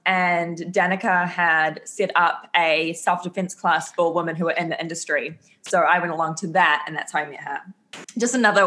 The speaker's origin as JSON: {"language": "English", "country": "New Zealand", "lives_now": "Canada", "said": "I'm originally from New Zealand. I've been living in Canada for 5 years."}